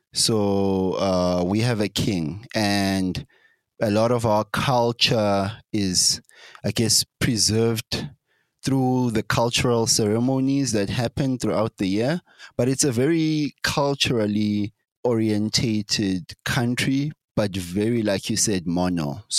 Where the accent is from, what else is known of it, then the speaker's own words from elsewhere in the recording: Mbabane, Hhohho, Eswatini; English is a second language; moved away as an adult; also born or lived in Johannesburg; I'm born and raised in Eswatini. Grew up mostly in the capital city, Mbabane.